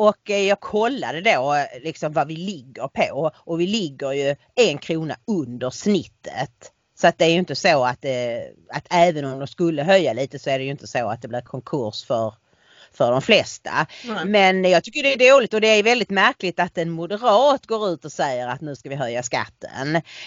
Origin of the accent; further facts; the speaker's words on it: Helsingborg, Skåne, Sweden; also born or lived in Malmö; Jag flyttade hit för 4 år sedan tror jag det. Jag flyttade hem igen då. Och de första 2 åren så var det ju, jag flyttade ju just för att jag inte pallade med Malmö längre. Och plus att jag längtade hem till Helsingborg.